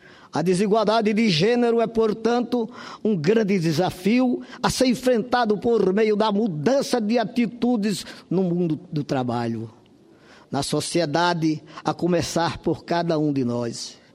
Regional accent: Sergipe, Brazil; homenagear a mulher brasileira, especialmente a mulher da minha terra, Sergipe Natal

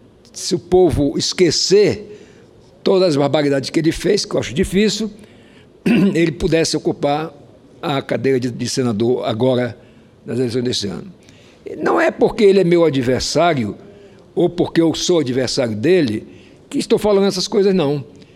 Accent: Roraima, Brazil; Por exemplo, lá no meu estado, há uma perseguição, realmente uma coação dos funcionários públicos, tanto os concursados quanto os comissionados. E se você somar aí, por exemplo, esses funcionários públicos, são a grande maioria de todas as famílias de Roraima tem alguém que é funcionário público.

